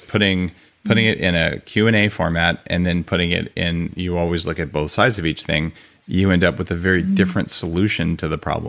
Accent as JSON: {"language": "English", "region": "California", "country": "United States"}